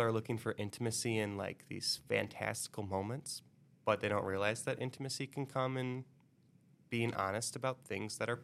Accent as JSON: {"language": "English", "region": "Alabama", "country": "United States", "tie": "born or raised there", "said": "I grew up in Alabama."}